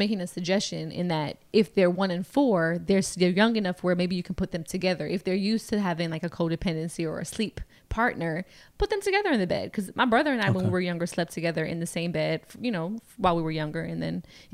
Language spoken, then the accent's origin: English; Brooklyn, New York, United States; I'm 32 from Brooklyn.